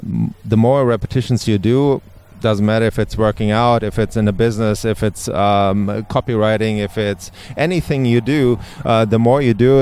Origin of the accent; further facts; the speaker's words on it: Germany; English is a second language; I'm from Germany, and it's not my first language.